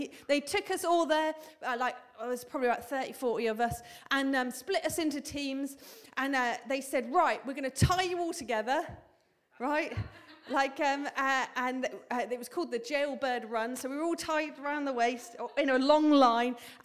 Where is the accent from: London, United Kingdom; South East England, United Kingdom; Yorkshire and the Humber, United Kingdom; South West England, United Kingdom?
South West England, United Kingdom; But I grew up in Cornwall. In the countryside